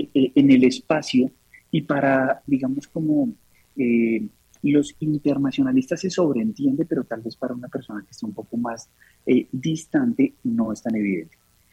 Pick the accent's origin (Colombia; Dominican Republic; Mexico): Colombia; como ciudadanos del mundo, como ciudadanos colombianos